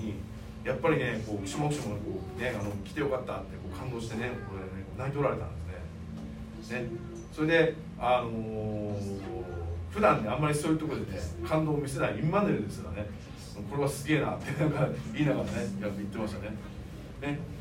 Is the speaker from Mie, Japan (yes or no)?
yes; Suzuka, Mie, Japan; 私のね出身地の鈴鹿に入ったところに